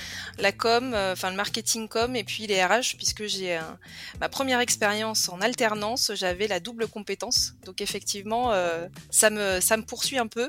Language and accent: French; Southern France, France; now in Lyon, France; je suis originaire du sud de la France. Donc j'ai bossé à Montpellier, à Paris. Là aujourd'hui, je suis à Lyon.